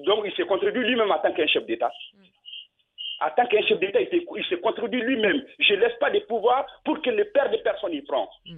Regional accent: Mali; Moi, je ne sais pas, on est tous des Maliens.

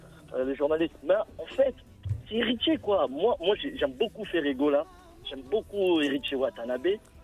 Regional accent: DR Congo; moi je suis congolais comme vous.

